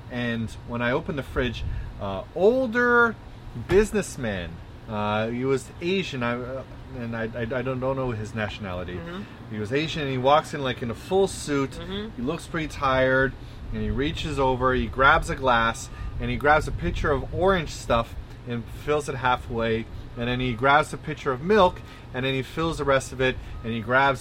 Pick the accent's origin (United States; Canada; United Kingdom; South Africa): Canada; accent: Canadian; Cantaloupe is my Canadian accent.